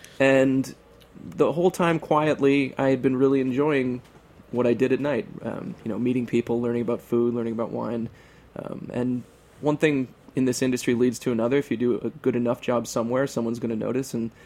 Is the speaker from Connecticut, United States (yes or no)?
yes; Milford, Connecticut, United States; It began in my hometown, which is Milford, Connecticut, in southern Connecticut.